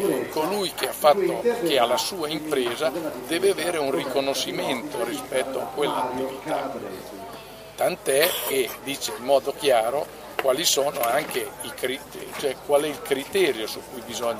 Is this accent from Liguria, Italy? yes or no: no; Rimini, Emilia-Romagna, Italy; essendo riminese non è che bisogna essere specialista